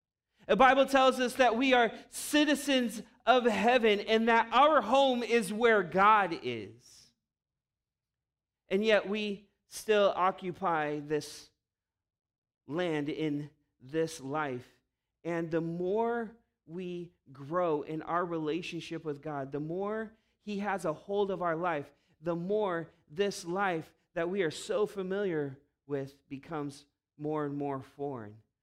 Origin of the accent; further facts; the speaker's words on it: Long Beach, California, United States; our family local pizza spot where I grew up in Long Beach. We don't go there often anymore, not since we moved out of the neighborhood when I was 13 years old.